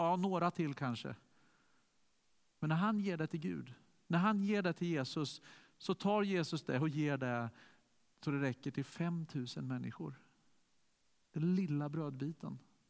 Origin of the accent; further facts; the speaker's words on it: Sweden; jag är från Sverige och jag tror på Gud.